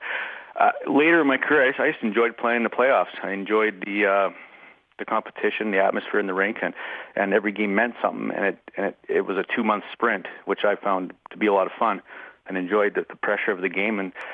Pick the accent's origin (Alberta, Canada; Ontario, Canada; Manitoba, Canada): Alberta, Canada; Edmonton; I grew up in Edmonton.